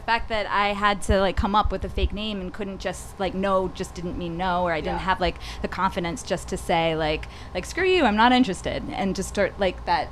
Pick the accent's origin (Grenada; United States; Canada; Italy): United States; New York; I am a straight, cisgendered female, born and raised in New York. Have lived all over many, many, many different states, and I'm in my late 30s.